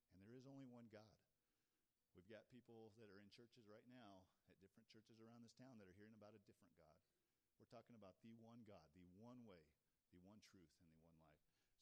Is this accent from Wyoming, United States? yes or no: yes; Wyoming, United States; also born or lived in Texas; And growing up in Wyoming, to move to that was amazing.